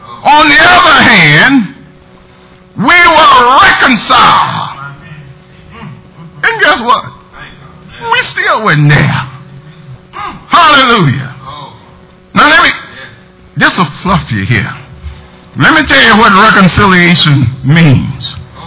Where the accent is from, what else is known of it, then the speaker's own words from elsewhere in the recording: Florida, United States; I'm from South Florida.